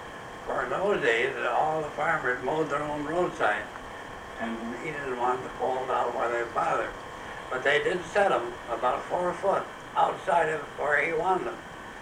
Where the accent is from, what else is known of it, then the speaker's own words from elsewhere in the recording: Gaines, New York, United States; I was born in the town of Gaines on the Ridge Road just east of Gaines Village. Most of my life has been spent in this vicinity.